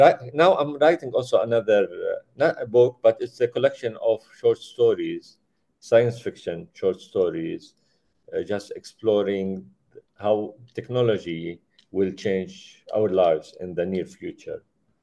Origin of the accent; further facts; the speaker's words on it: Amman, Amman Governorate, Jordan; English is a second language; Well, I learned English at school here